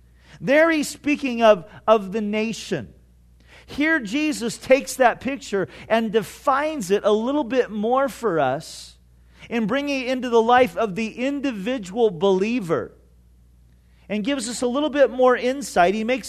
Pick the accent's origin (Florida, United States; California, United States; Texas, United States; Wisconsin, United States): California, United States; Santa Ana; when I grew up in Santa Ana, we had a little grapevine plant in our backyard.